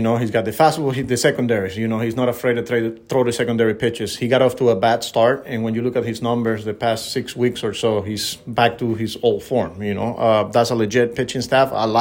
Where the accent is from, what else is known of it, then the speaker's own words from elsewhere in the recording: Maracaibo, Zulia, Venezuela; I just didn't know they were from my hometown, you know. I wasn't sure, you know. People were telling me, well, they're from Maracaibo.